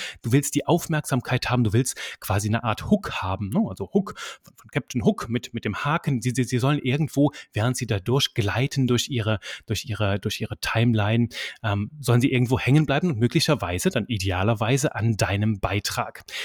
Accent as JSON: {"language": "German", "region": "Eastern Belgium", "country": "Belgium", "said": "bin kein Russe, bin Belgier, komme aus einem kleinen 250-Einwohner-Dorf im Osten von Belgien"}